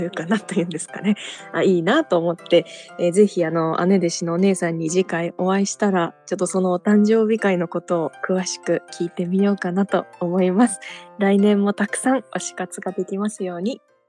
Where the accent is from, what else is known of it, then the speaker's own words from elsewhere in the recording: Hokkaido, Japan; このコーナーは北海道出身どさんこの … が毎月一つ皆さんに北海道弁をお伝えするコーナーです。